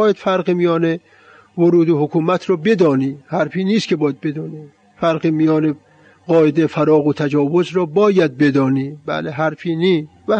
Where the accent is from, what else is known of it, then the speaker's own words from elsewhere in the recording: Amol, Mazandaran, Iran; moved away as an adult; now in Tehran, Iran; اون آقایان شهر خودمون آمول خیلی قوی تر از این آقایان هستن